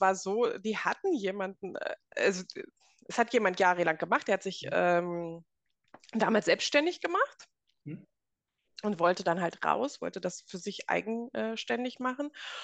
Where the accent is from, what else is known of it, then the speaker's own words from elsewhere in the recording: Lower Saxony, Germany; now in Saarland, Germany; bin ich im Saarland seit 3 Jahren. Und es gefällt mir hier sehr gut. Ich komme eigentlich aus dem Norden, aus Niedersachsen und bin jetzt schön weit in den Süden gefahren, sozusagen.